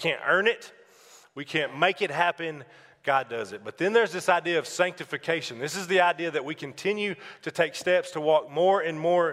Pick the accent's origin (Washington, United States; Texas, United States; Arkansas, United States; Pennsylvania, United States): Arkansas, United States; Jonesboro; I know that I'm from Jonesboro, Arkansas, 2.5 hours south of here